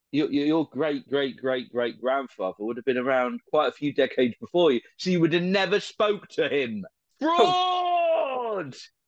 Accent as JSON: {"language": "English", "town": "Dover", "region": "South East England", "country": "United Kingdom", "said": "I'm not slagging off Maidstone. I'm from Dover."}